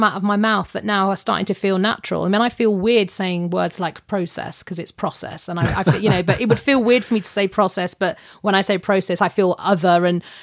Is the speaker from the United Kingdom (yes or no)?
yes; United Kingdom; because I'm British and we put washing outside to dry